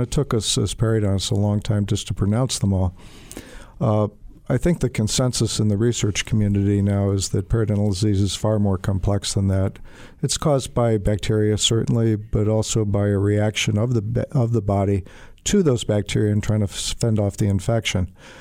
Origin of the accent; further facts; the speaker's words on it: Buffalo, New York, United States; Well, went to dental school in my hometown, Buffalo, New York, SUNY Buffalo, which is now called University at Buffalo.